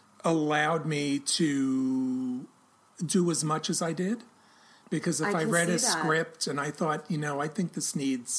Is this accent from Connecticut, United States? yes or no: no; New York City, New York, United States; Well, being a New Yorker, you know, I'm a native New Yorker.